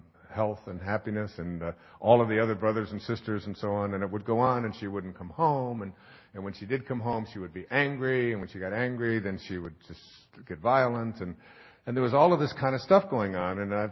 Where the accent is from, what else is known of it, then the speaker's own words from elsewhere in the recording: Michigan, United States; Well, I grew up in Michigan and they come up and they're yellow